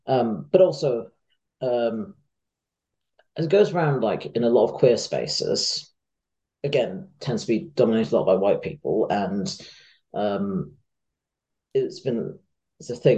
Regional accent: Hong Kong; moved away as an adult; now in United Kingdom; growing up in Hong Kong, queerness was not really a thing. And then I was moving to UK for university when I was 18.

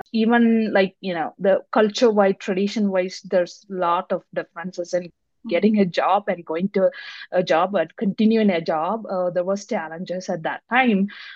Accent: Kerala, India; English is a second language; I grew up in India, a small state called Kerala. We have like oceans all over and one side mountains. It would be some similar to Florida. And so humidity, beaches. So I grew up in Kerala, India.

